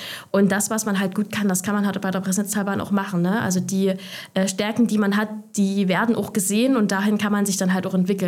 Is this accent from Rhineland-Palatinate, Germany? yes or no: no; Saxony, Germany; Ich komme aus dem Erzgebirge, ich hatte einen kurzen Arbeitsweg. Ich wohne jetzt ein Stück weiter weg, aber immer noch im Erzgebirge.